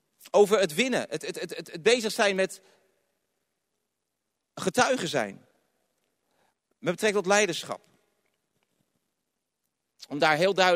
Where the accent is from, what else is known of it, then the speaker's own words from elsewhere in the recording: Netherlands; Dan kan ik zeggen, hoor eens, ik ben een Hollander. En bij ons rijden ze rechts.